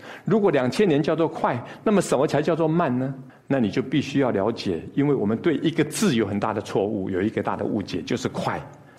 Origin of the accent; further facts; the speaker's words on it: China; 很有可能就像我们中国人所说的犹抱琵琶半遮面